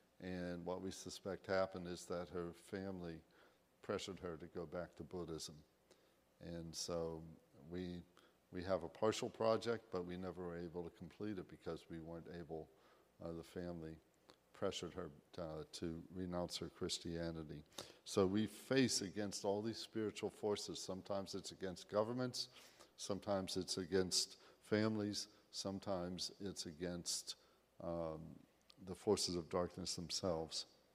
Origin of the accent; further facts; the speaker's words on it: Pittsburgh, Pennsylvania, United States; also born or lived in Bellevue; now in Springfield, United States; I grew up in Pittsburgh. And in Bellevue, and but we live right now in Springfield, Missouri. And by the way, it's great to be in Western Pennsylvania where people talk like me. Nobody can ever figure out my accent.